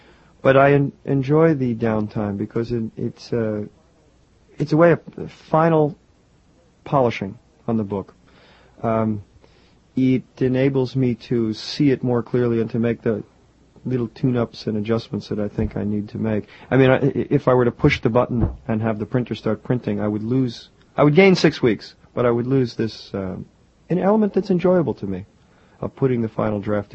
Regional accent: Westchester, New York, United States; since I grew up in Westchester, I decided to immerse myself in the history of the area.

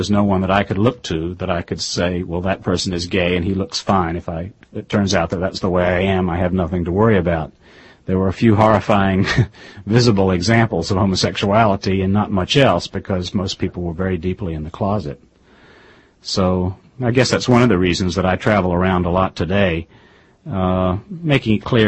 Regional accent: Raleigh, North Carolina, United States; I grew up in Raleigh, North Carolina, yeah. Went to the University of North Carolina at Chapel Hill, was supposed to be a lawyer.

